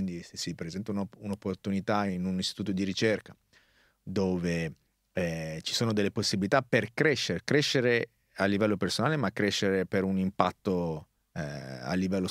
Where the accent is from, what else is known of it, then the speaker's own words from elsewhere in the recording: Varese, Lombardy, Italy; Sono di Varese.